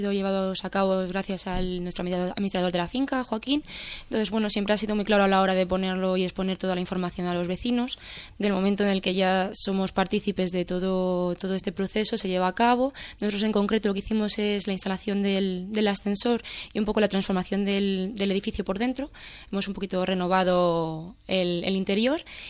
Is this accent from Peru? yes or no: no; Aranjuez, Community of Madrid, Spain; yo he de decir que soy de Aranjuez, pero soy de las aves. Me he criado en las aves, mi familia es de las aves